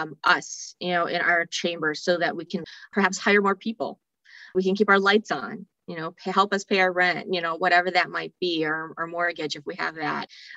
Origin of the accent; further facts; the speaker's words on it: Wisconsin, United States; You know, I'm a daughter of an entrepreneur. I'm Hmong American, grew up in central Wisconsin.